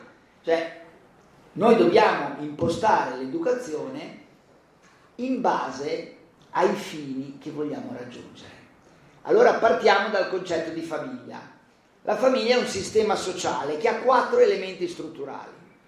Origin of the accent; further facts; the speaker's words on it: Bologna, Emilia-Romagna, Italy; io sono di Bologna, in casa mia i tortellini si fanno così